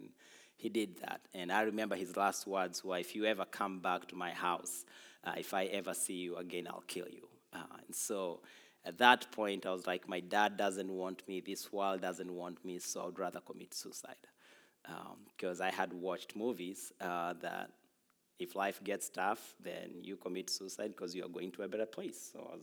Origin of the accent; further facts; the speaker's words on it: Tanzania; now in United States; I'm from Tanzania, East Africa originally. I became a U.S. citizen last year, so yay.